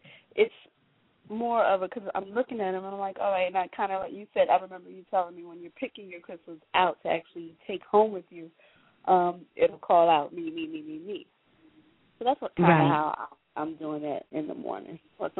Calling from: Virginia, United States; I'm calling from Virginia.

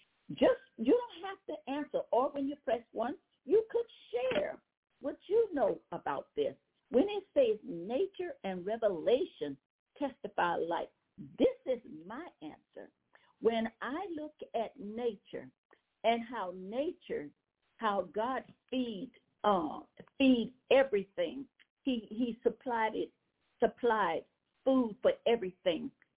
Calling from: Louisiana, United States; Well, first of all, I'm calling from Louisiana

